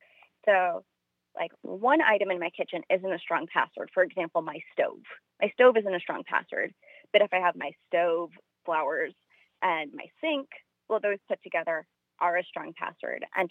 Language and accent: English; Wisconsin, United States; I'm from the Milwaukee area, specifically Waukesha County.